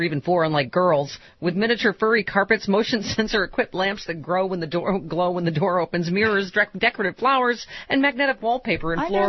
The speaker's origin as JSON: {"language": "English", "region": "New York", "country": "United States", "said": "I'm just from New York."}